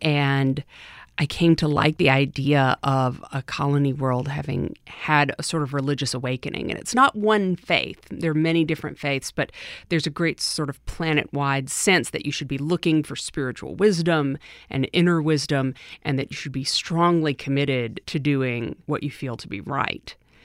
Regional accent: Mississippi, United States; now in New Orleans, United States; My New Orleans story, I grew up in Mississippi, but I always had family down here. So we visited very frequently, and then I moved down here in 1993 to go to Tulane Law.

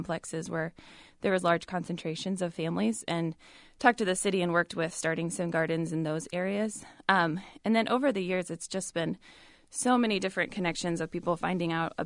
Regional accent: Des Moines, Iowa, United States; I grew up in Des Moines.

